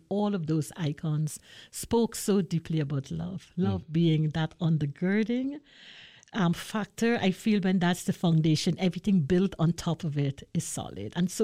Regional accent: Guyana; now in United States; Originally, I'm from Guyana, South America, but lived in the United States for 35 years.

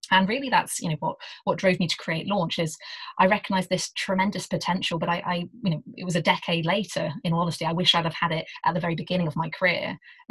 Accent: England, United Kingdom; So as you may detect from my accent, I was born and raised in England.

